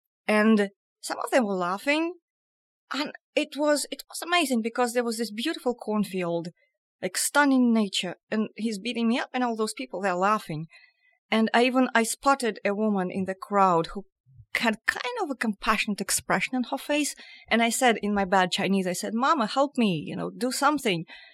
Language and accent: English; Moscow, Russia; Born and raised in Moscow.